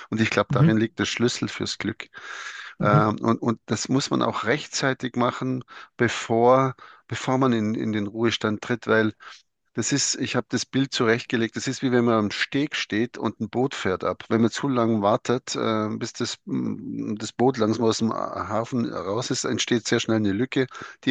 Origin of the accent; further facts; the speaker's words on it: Germany; Ein spannendes Thema ist soziologisch, warum sind wir Deutsche so, wie wir sind?